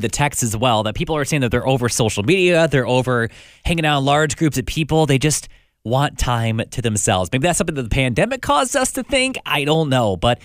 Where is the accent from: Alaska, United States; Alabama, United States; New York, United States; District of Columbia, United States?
New York, United States; I'm from Western New York, and seeing them lose it the way they lost it